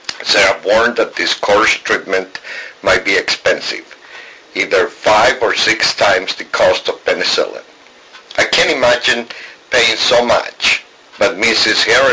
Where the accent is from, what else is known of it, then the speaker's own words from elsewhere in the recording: Bolivia; accent: Bolivian; English is a second language; Okay, I probably will describe my Bolivian accent, which is very similar to Peruvian accent and very similar to Ecuadorian accent